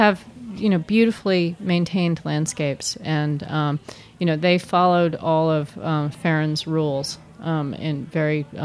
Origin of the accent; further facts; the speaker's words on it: Vermont, United States; No, I know. I grew up in Vermont.